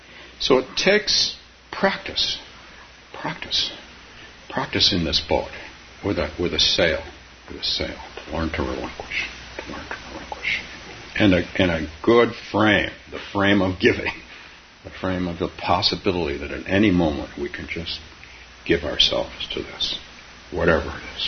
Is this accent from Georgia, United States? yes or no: no; Palo Alto, California, United States; we moved away from that house and lived down where I grew up in Palo Alto